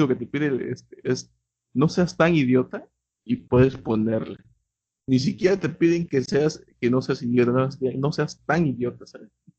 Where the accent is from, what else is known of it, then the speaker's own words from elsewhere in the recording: Veracruz, Mexico; no, viejita, soy de Veracruz.